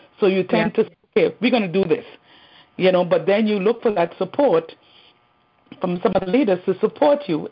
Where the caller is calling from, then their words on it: West Hempstead, New York, United States; I'm calling from Long Island.